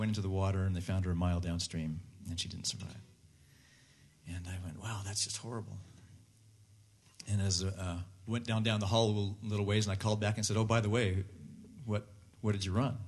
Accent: Springville, Utah, United States; born or raised there

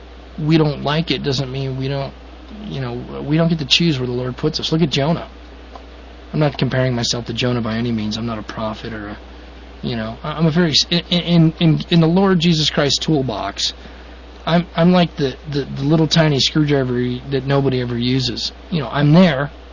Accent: Colorado, United States; also born or lived in South Weymouth, Massachusetts; In reality, I was born in South Weymouth, Massachusetts. I was born in a hospital in Boston. And my family was living in South Weymouth, you know, way back then in the last century. So I'm a Yankee. But I was raised from the age 5 off and on in Colorado

